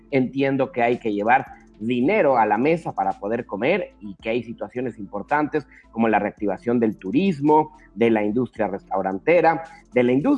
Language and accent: Spanish; Mexico; Simplemente vamos a cuidarnos como mexicanos